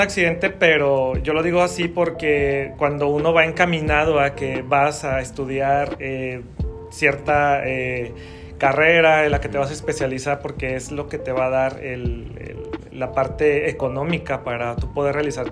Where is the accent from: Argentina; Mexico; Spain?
Mexico; Guadalajara, Jalisco; yo nací en la ciudad de Guadalajara, Jalisco, en México. Soy tapatío, 100%. Entonces, casi toda mi vida, prácticamente toda mi vida he residido en Guadalajara y todos mis estudios han sido también en la ciudad.